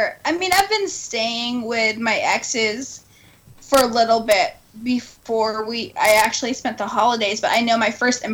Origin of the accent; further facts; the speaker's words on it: Los Angeles, California, United States; I grew up in L.A. I'm Filipino